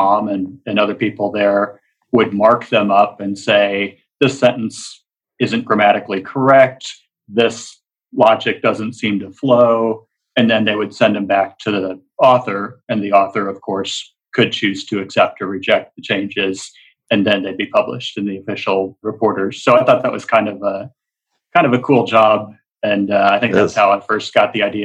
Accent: Normal, Illinois, United States; Well, I grew up mostly in a smallish town in the Midwest called Normal, Illinois.

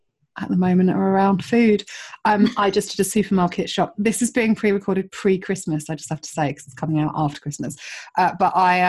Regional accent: Brighton, South East England, United Kingdom; I grew up in Brighton, don't live there anymore

